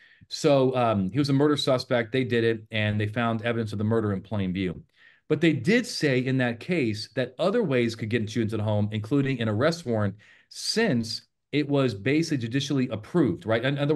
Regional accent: Las Vegas, Nevada, United States; Cause, you know, UNLV, you know, for my hometown, Vegas, they had an active shooter, last week.

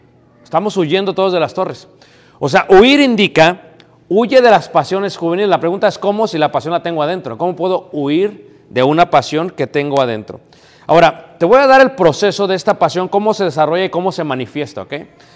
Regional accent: Mexico City, Mexico; now in United States; yo soy de México, crecí en Ciudad de México, me crié en México

